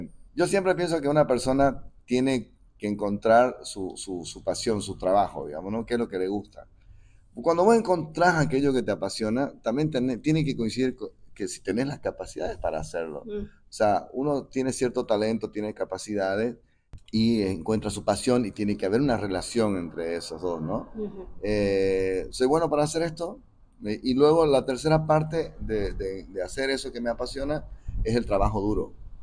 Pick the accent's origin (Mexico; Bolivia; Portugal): Bolivia; Santa Cruz de la Sierra, Santa Cruz; born there; quiere decir que soy nacido en Santa Cruz de la Sierra, boliviano, papá coreano, mamá japonesa. Hubo una mezcla con holandeses por ahí en la familia de mi madre